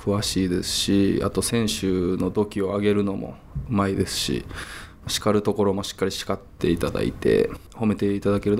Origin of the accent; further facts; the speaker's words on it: Wakayama, Japan; now in Kashima, Japan; 僕もずっと地元が和歌山になりますので田舎は大好きですし